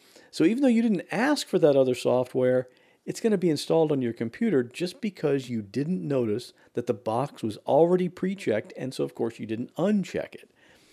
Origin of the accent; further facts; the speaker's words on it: Ohio, United States; born there; I was born in Ohio, and in the town where we lived, I was the first baby born that year.